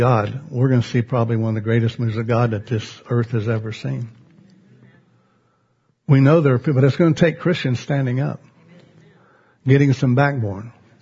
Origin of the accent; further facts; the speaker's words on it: Lakin, Kansas, United States; Jack and I grew up in Lakin, Kansas together. We're about a block and a half from each other.